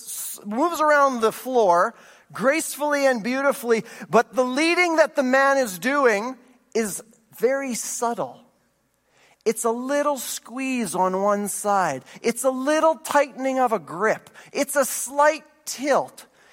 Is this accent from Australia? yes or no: no; Saskatchewan, Canada; I grew up in Saskatchewan.